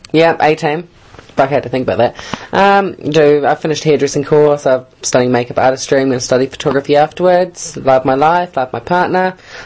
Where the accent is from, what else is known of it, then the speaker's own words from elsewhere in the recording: Wellsford, Auckland, New Zealand; also born or lived in North Shore; I was originally born in South Auckland, moved to the North Shore, then I moved up north to Wellsford and lived there for 16 years, from 10 to 16.